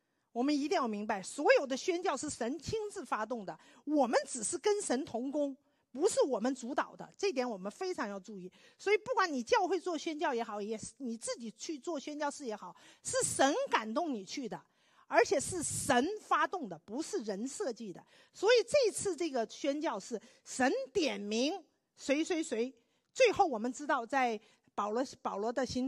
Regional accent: China; 我们中国人来的都知道，大陆来的时候，那时候中国有多落后

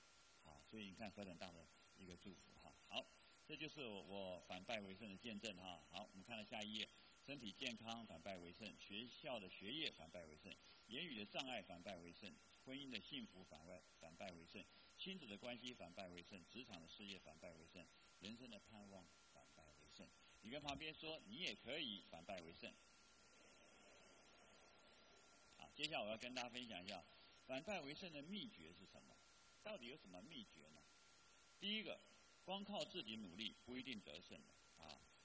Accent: China; 所以我们中国人说天助还要除了自助以外还要什么天助啊

